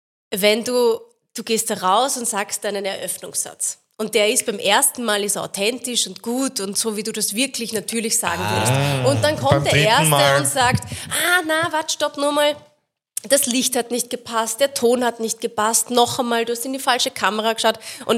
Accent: Lower Austria, Austria; Ich komme aus dem Bezirk Horn.

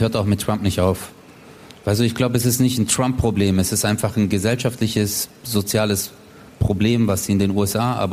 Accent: Germany; ich habe ja trotzdem hier 99,99% meiner Kindheit, meiner Jugend war einfach perfekt in Deutschland. und ist auch meine Heimat und ist auch da, wo ich mich beheimatet fühle und ich gehöre hierher

